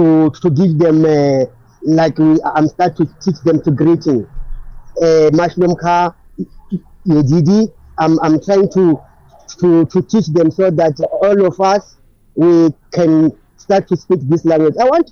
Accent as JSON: {"language": "English", "region": "Limpopo", "country": "South Africa", "first_language": "Venda", "second_language": "English", "lives_now": "Johannesburg, South Africa", "said": "I speak Venda language. I'm from Limpopo."}